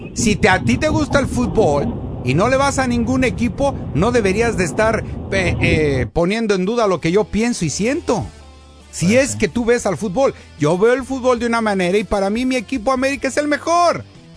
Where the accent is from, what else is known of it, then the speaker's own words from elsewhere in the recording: Mexico; pero antes que aficionado al fútbol, primero soy mexicano